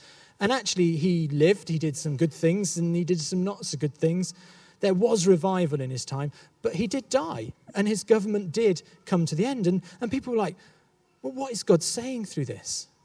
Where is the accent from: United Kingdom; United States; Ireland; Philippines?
United Kingdom; England; I can say this because I grew up in the Midlands